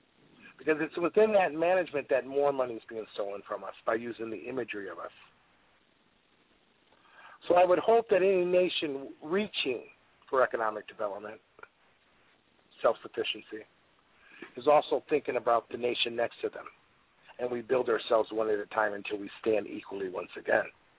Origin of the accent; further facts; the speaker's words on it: New Brunswick, Canada; Because I'm from the Madawaska Maliseet.